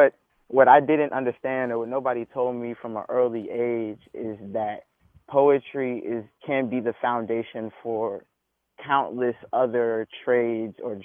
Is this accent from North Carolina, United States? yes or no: yes; Raleigh, North Carolina, United States; Like, I grew up in Raleigh, so I went through Raleigh schools